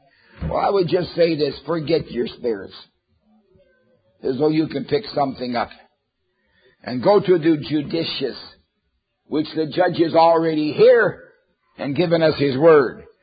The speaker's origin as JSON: {"language": "English", "region": "Alberta", "country": "Canada", "said": "fact is, I was born in southern Alberta, but there's no problem understanding the way I speak that I come from the West."}